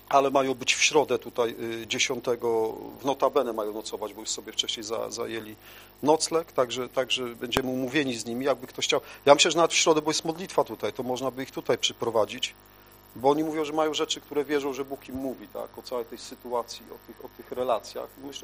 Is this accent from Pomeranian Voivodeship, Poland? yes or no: no; Świdnik, Lublin Voivodeship, Poland; Ja mówię, a ze Świdnika, tak, koło Lublina.